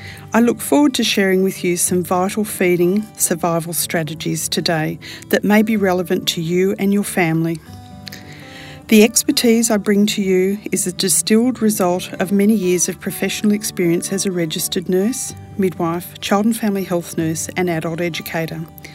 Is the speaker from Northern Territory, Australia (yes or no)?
no; Sydney, New South Wales, Australia; I'm from Sydney, Australia.